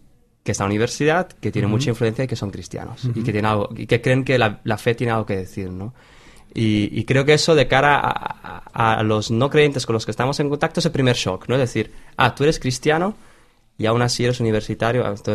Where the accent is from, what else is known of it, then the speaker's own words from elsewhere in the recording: Sant Feliu de Guíxols, Catalonia, Spain; subo a San Feliu de Guíxols, que es mi pueblo, que voy a la iglesia y tal.